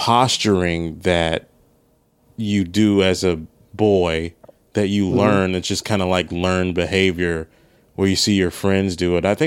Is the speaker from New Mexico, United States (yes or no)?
no; Maryland, United States; I grew up in Maryland, but I would say around 13, 14, it was over.